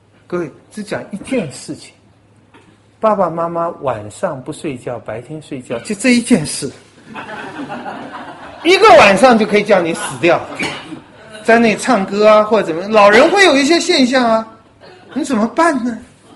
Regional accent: Taiwan; 我们台湾人这个在欺负人的事上也不后人的

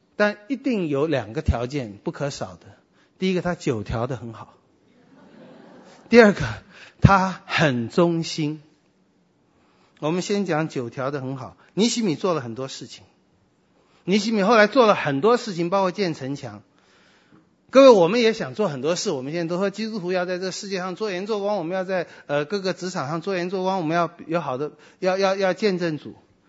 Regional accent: China; 我们中国人说行行出状元

